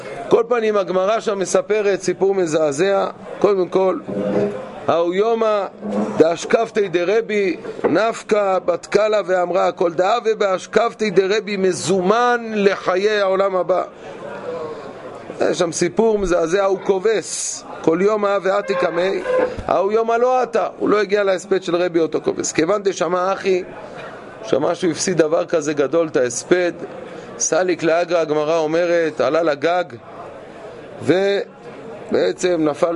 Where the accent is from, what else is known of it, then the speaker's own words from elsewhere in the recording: Jerusalem, Jerusalem District, Israel; אנחנו ירושלמים, אנחנו מרחק חצי שעה הליכה, והיינו שם.